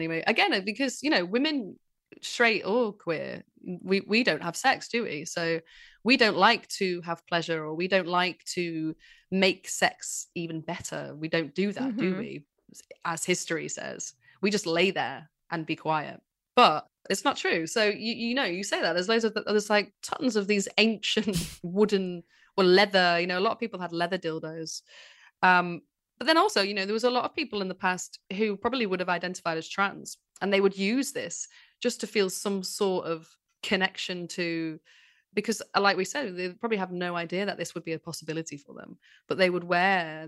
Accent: Manchester, North West England, United Kingdom; But I'm from Manchester, though.

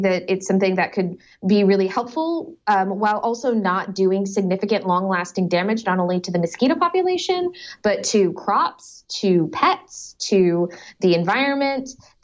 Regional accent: Sacramento, California, United States; I mean, I grew up in Sacramento, back when, people were concerned about disease-carrying mosquitoes.

